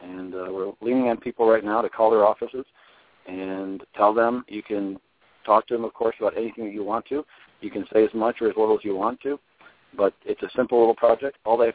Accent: Pennsylvania, United States; Oh, no. I'm from Lancaster County, PA, outside of Philly, about an hour and a half or so.

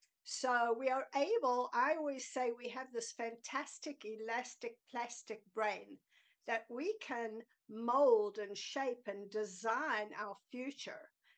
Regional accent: South Africa; moved away as an adult; now in United States; Formerly and originally South African. I tell people I'm from the South, which I am. And I was born and raised there, and I immigrated 45 years ago.

